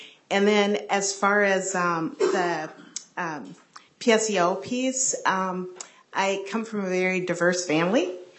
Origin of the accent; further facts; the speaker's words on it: Lakeville, Minnesota, United States; growing up in Lakeville, going through the schools, I had one teacher that was of color, and he was a Spanish teacher.